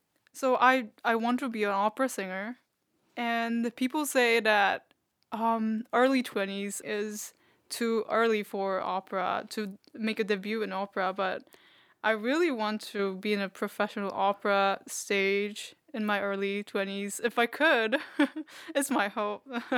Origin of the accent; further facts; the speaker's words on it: South Korea; I'm from South Korea.